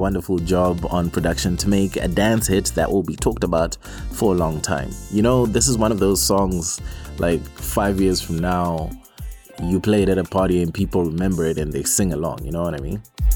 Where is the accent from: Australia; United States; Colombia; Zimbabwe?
Zimbabwe; I'm from Zim